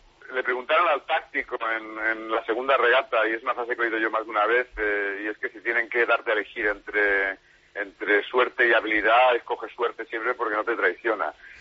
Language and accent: Spanish; Huelva, Andalusia, Spain; also born or lived in Madrid; Yo soy de Madrid, nací en Madrid, bueno, me crié en Huelva, probablemente madrileño principalmente, pero vamos andando un poco de un lado a otro.